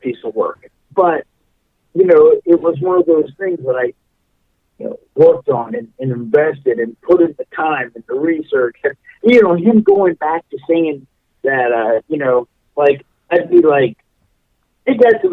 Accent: Dallas, Texas, United States; growing up in the Dallas area, watching the stuff on television

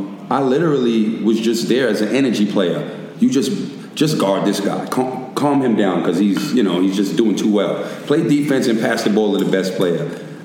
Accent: New York, United States; You know, growing up in New York, as we all have, in the street ball circuit, you know, we tend to exaggerate certain things, overexpress certain things.

